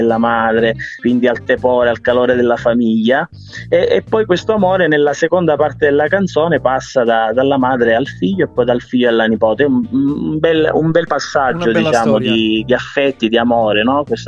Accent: Sicily, Italy; Provincia di Catania, io sono della provincia di Catania

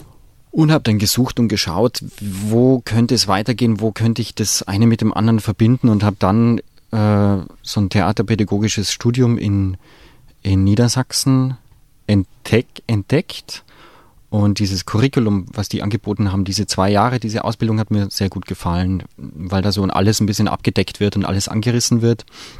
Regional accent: Tyrol, Austria; in Tirol, also wo ich herkomme.

